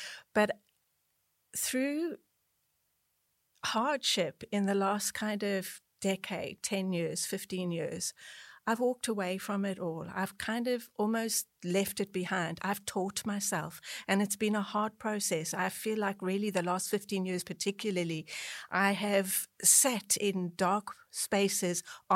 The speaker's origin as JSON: {"language": "English", "country": "South Africa", "tie": "born or raised there", "said": "growing up in South Africa"}